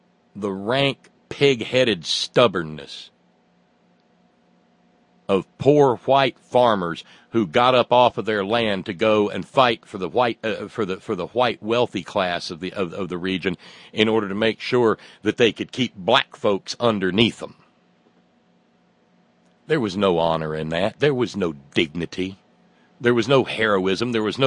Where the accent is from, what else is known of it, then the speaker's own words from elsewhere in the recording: Alabama, United States; And God knows, growing up in Alabama, and a lot of people growing up elsewhere, are familiar with the silly old tradition of toilet papering someone's house.